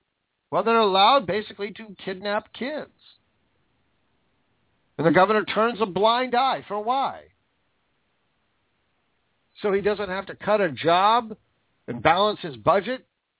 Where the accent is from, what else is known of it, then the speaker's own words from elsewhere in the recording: Washington, United States; I know Spokane. I'm from Washington State. Been there several times.